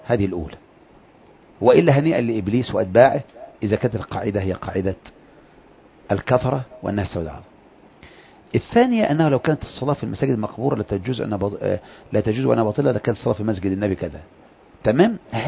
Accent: Kafr El Sheikh Governorate, Egypt; أنا من كفر الشيخ

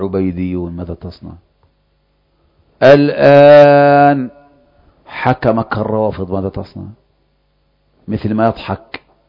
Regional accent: Egypt; بس انت تعرف احنا مصريين برضو ما تاخدناش في الكلام

